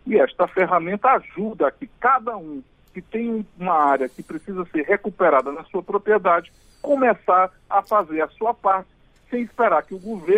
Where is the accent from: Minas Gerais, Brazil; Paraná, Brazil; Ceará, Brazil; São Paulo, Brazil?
Ceará, Brazil; Crateús; born there; isso serve para o meu conterrâneo lá do Ceará, da minha cidade de Crateús, onde eu nasci